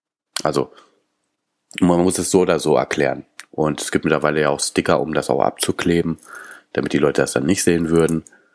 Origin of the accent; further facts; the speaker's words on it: California, United States; German is a second language; ich komme ja auch aus Kalifornien